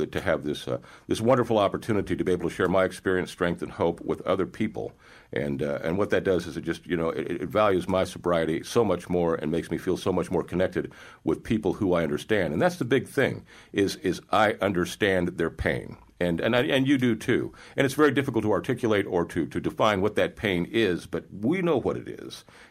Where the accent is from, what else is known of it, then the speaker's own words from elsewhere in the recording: Charleston, South Carolina, United States; I'm from Charleston, South Carolina, actually. That's home for me. And it's just a beautiful place.